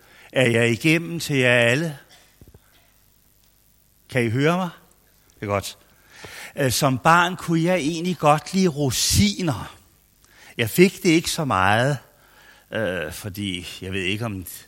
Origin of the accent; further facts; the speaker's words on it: Copenhagen, Capital Region of Denmark, Denmark; end vi var i København, hvor jeg voksede op.